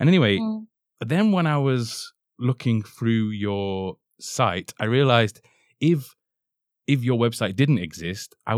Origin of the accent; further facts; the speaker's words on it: England, United Kingdom; And then when we realized, I'm English, we had a bit of a laugh